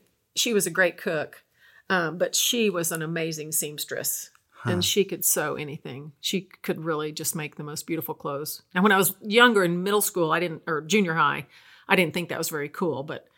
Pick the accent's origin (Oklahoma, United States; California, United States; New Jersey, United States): Oklahoma, United States; Stillwater; also born or lived in North Carolina; I was born in North Carolina and they moved to Stillwater when I was two. So I don't remember anything but Stillwater.